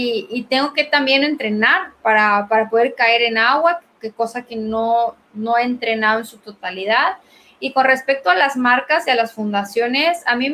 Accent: Chiapas, Mexico; quiero hacer 10 saltos en 10 escenarios naturales en mi estado, porque yo soy chiapaneca, orgullosa.

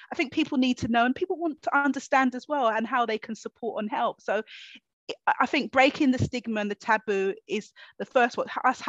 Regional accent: London, United Kingdom; growing up in Hackney, East London, that it, at the time, because it's different now, but there is still things that goes on, you know, working class young Black girl, I didn't have opportunities

